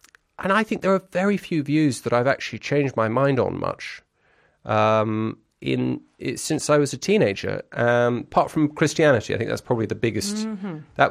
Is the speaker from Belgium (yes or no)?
yes; Brussels, Brussels-Capital Region, Belgium; first language French; you know, I grew up in Brussels. You know, French was pretty much my first language. French and English were my first language.